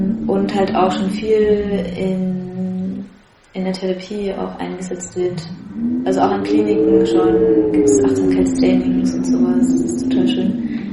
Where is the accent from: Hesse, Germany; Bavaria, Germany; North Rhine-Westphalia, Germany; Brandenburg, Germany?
Bavaria, Germany; Regensburg; also born or lived in Dresden; Ja, ich komme eigentlich aus Bayern, aus Regensburg. Aber ich habe die letzten 7 Jahre in Dresden verbringen dürfen.